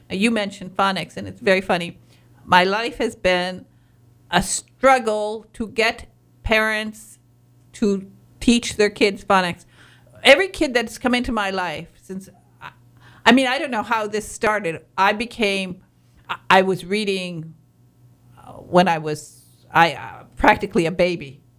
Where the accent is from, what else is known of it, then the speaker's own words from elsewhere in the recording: Michigan, United States; it's so funny because I'm from Northern Michigan. I still mispronounce words.